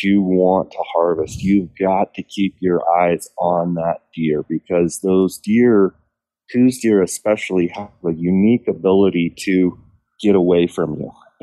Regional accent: Phoenix, Arizona, United States; living and growing up in Phoenix my whole life

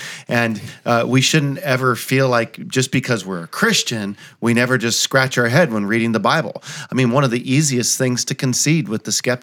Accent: California, United States; Well, it's always fun for me to go back home. I grew up in California and, I'm back here on the East Coast again. But California is often where my heart is.

